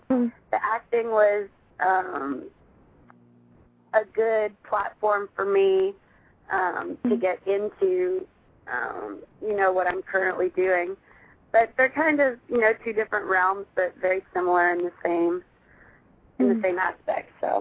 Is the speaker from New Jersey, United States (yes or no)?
no; Iowa, United States; also born or lived in Thunder Bay, Canada / Florida / Georgia / California; I was born in Thunder Bay, Ontario, Canada. I was raised in Iowa. I went from Iowa to Florida, Florida to Georgia, Georgia to California, California to Wisconsin, Wisconsin to Texas, Texas back to Georgia, and then I moved here.